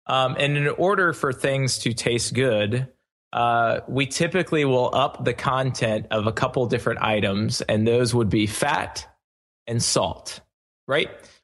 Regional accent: the South, United States; being born and raised in the South, we certainly love to fry our chicken or fry a crawfish tail or two.

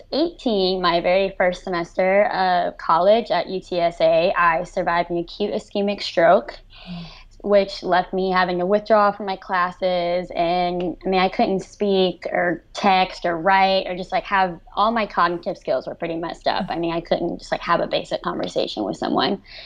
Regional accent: Houston, Texas, United States; now in Athens, United States; I grew up in the suburban area of Houston, Texas.

